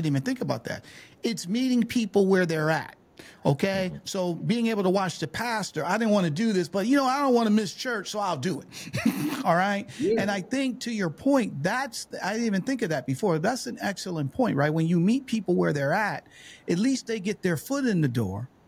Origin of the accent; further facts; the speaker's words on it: Detroit, Michigan, United States; It reminds me, because, you know, I'm from Detroit.